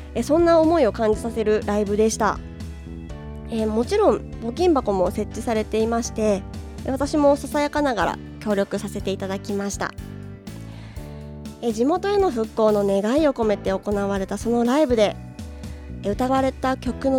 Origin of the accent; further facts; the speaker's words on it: Sapporo, Hokkaido, Japan; 私の地元の清田もそうなんですけど私はこの曲を聴いてて自分の育った清田区小学校だったり公園だったり